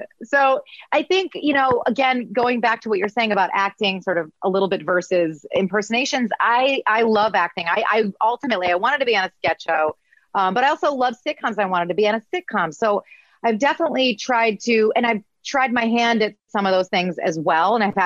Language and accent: English; Midwest, United States; accent: Midwest; it's like I had to get rid of my Midwest accent, but then I have to learn so many different accents across the board